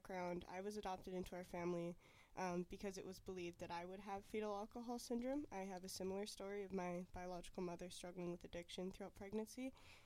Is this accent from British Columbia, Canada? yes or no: yes; British Columbia, Canada; Jesse and I are Métis and Plains Cree. We grew up in the Okanagan.